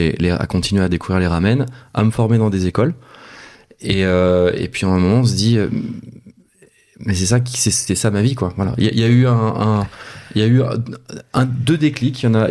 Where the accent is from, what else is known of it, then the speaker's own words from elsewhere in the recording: Paris, Île-de-France, France; fondateur de Kodawari, je suis né en 1980 à Paris. Donc j'ai grandi à Paris